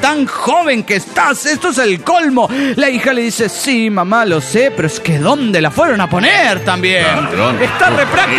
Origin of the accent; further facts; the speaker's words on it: Zapopan, Jalisco, Mexico; de Zapopan.